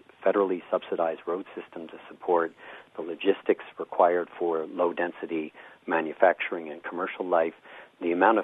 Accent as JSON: {"language": "English", "country": "United States", "lives_now": "Toronto, Canada", "said": "I'm an American, by the way, though I'm sitting here in Toronto, Canada today."}